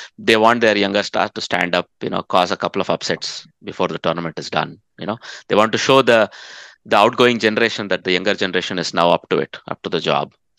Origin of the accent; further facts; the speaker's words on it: India; But I, as you know, as an Indian fan, I would like to see a couple of tough games for India